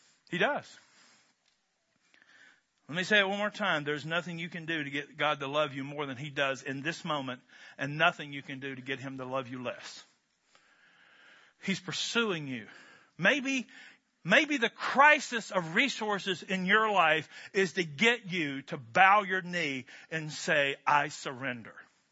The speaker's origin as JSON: {"language": "English", "country": "United States", "said": "I'm a boy from Barron County."}